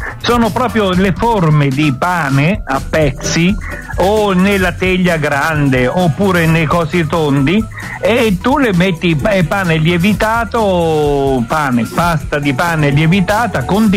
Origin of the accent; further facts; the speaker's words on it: Tuscany, Italy; dalle nostre parti, in tutto il Granducato di Toscana, abbiamo cose simili alle pizze.